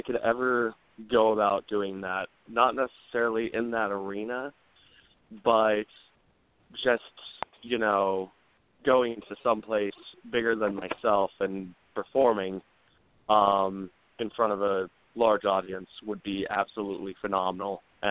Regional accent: Riverside, California, United States; moved away; I had been living in Idaho for quite some time now. Lovely country out here. Originally, I am from Riverside, California, and my parents decided that they wanted to move to somewhere that was a little bit more

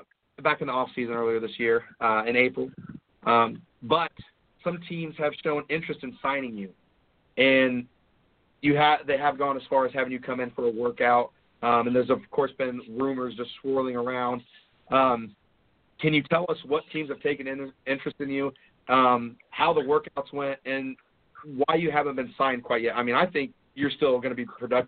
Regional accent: Ohio, United States; I have, you know, I'm this, you know, we're from Ohio.

